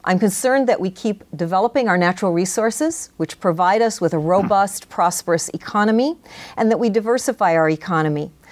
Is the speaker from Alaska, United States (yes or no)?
yes; Fairbanks, Alaska, United States; I'm running for the State Senate in District P. I was born and raised in Alaska, in Fairbanks. I moved down south here about 35 years ago.